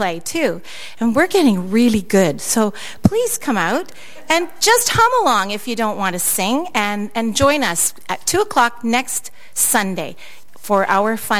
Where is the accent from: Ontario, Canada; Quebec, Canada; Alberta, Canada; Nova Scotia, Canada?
Ontario, Canada; Stratford; I personally love this weather because I'm from Stratford and I'm used to the snow belt